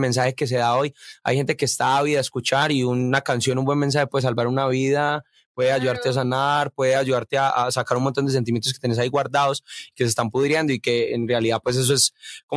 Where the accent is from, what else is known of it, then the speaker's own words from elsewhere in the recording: Medellín, Antioquia, Colombia; De Medellín.